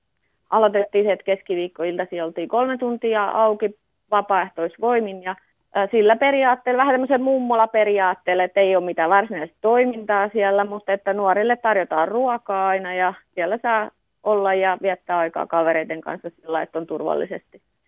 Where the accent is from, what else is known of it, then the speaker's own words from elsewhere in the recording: Vääksy, Päijät-Häme, Finland; also born or lived in Helsinki / Northern Savonia; mä olen syntynyt on Helsingissä ja lapsuuteni viettänyt siellä ihan Etelä-Suomessa ja sitten kouluaikani asunut täällä Vääksyssä ja sitten ollut 20 vuotta tuolla ympäri Suomea opiskelemassa ja Pohjois-Savossakin on asunut ja sillä lailla, sitten ollaan nyt tultu takaisin tänne Vääksyyn, että 5 vuotta ollaan nyt täällä asunut.